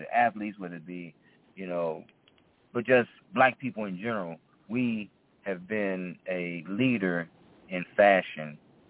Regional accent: Washington, District of Columbia, United States; So briefly, I grew up in Washington, D.C., and, you know, I was exposed to horses as a kid

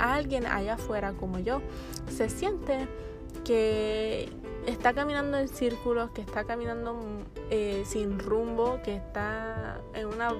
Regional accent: Puerto Rico; tengo 21 años y soy de Puerto Rico.

